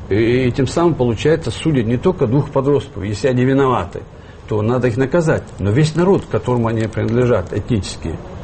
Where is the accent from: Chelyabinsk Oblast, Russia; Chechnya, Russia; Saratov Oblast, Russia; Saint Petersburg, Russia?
Chechnya, Russia; Grozny; born there; я сам родился в Грозном